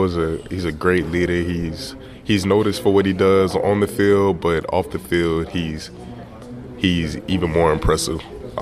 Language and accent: English; Lafayette, Louisiana, United States; Okay, I'm from Lafayette, Louisiana.